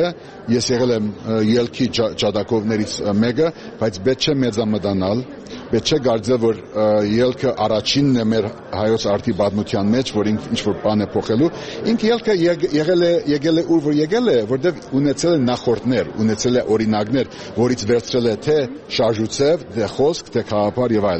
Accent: Armenia; Դրա համար ինձ համար որպես հայաստանցի արդեն հայաստանի քաղաքացի սա նորություն չէր։

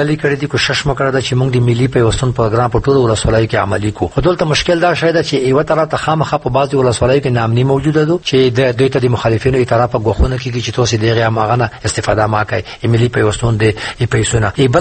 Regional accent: Khost, Afghanistan; موږ ولایت د خوست ولایت یو سرحدي ولایت ده

